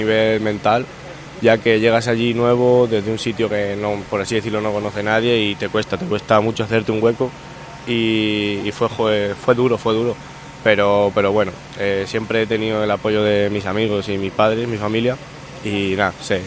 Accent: Campo de Criptana, Castilla-La Mancha, Spain; yo vengo de aquí de Campo de Cristana, de Alcázar, sitios de pueblo, sitios humildes

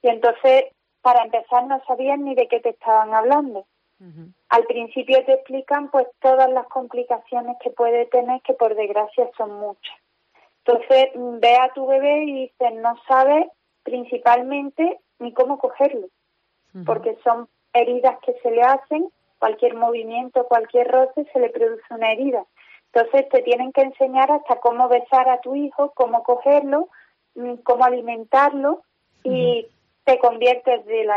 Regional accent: Córdoba, Andalusia, Spain; nos desplazamos a Sevilla, somos de Córdoba

